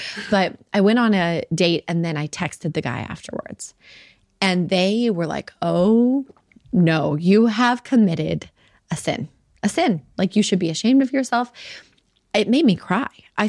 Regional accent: Salt Lake City, Utah, United States; I've watched over the years, women I grew up with in Salt Lake City

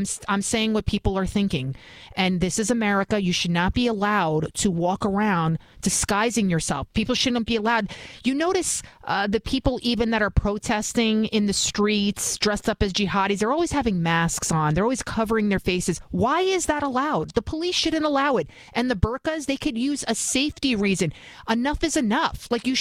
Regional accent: New York, United States; I'm disgusted with New York. I wouldn't live here if I didn't have my entire family

